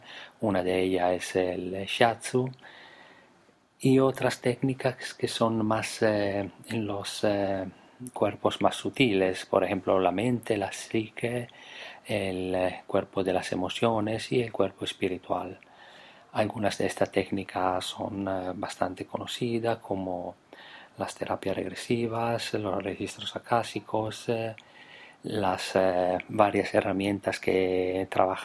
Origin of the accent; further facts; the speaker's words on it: Italy; Spanish is a second language; now in Spain; Soy italiano, vivo y trabajo en España.